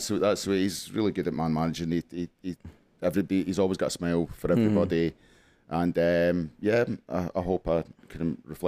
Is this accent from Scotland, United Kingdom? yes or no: yes; Scotland, United Kingdom; because I come from the Costa del Clyde, and I was used to a sort of better weather.